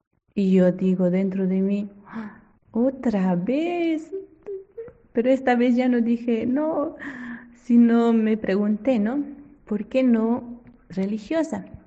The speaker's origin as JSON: {"language": "Spanish", "town": "Tarabuco", "region": "Chuquisaca", "country": "Bolivia", "tie": "born or raised there", "said": "misionera de la Providencia. Yo nací en Bolivia, en una provincia del departamento de Chuquisaca, que se llama Tarabuco. En este pueblo se fue entretejiendo mi vocación"}